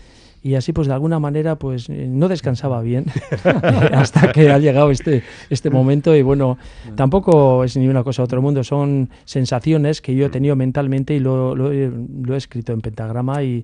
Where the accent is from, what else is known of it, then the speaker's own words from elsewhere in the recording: Oñati, Basque Country, Spain; born there; nací en un barrio, además, de Oñate, en Zubillaga